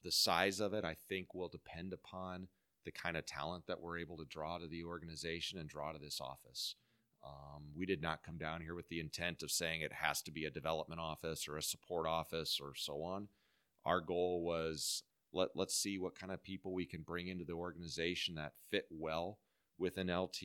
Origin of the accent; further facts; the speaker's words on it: Omaha, Nebraska, United States; now in Kansas City, United States; I grew up in Omaha, Nebraska, and went to the University of Nebraska. So I'm born and bred.